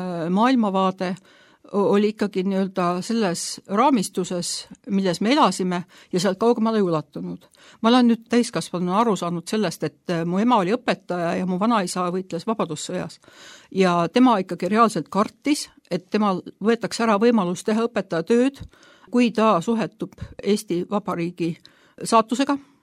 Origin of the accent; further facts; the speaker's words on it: Tallinn, Harju County, Estonia; ma olen pärit Tallinnast sündinud ja kasvanud siin ja enamus elust elanud siin. Ma alati selle peale nüüd mõelnud ise katoliiklasena küpses eas, et minu juured tegelikult on religioonis kinni.